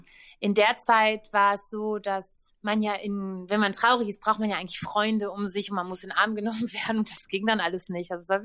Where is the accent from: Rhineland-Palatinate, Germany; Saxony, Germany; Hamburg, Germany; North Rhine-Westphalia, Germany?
Hamburg, Germany; also born or lived in Switzerland / Berlin; Ich bin dann irgendwie aus der Schweiz nach Berlin gekommen und habe dann erstmal da dann Stück für Stück mein neues Leben aufgebaut. Heute ist mein Zuhause wieder in Hamburg, in der Heimatstadt also aus der Stadt, aus der ich komme.